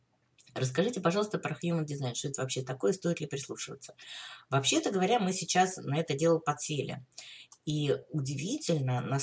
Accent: Kyiv, Ukraine; moved away; спустя, там, может быть, 50 лет после того, как я уехала из Киева, я вдруг раскрыла всю красоту украинских песен. И мы иногда, значит, встречаемся с друзьями, которые тоже с Украины

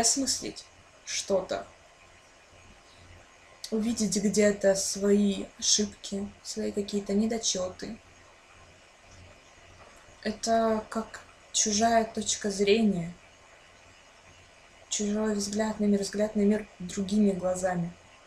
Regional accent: Ukraine; мне 20 лет, я из Украины

